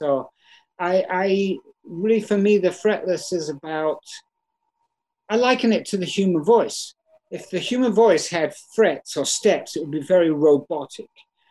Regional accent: England, United Kingdom; I came from England, of course, when it was still Fahrenheit and gallons

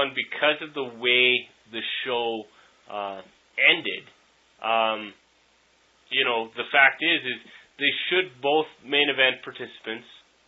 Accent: Columbus, Ohio, United States; I'm from Columbus, Ohio.

